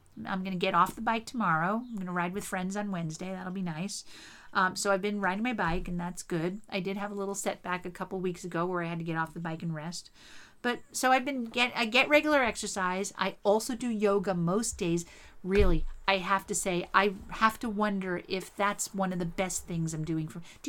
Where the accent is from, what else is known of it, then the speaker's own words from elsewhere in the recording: East Windsor, New Jersey, United States; I grew up on Hawthorn Lane in East Windsor, New Jersey.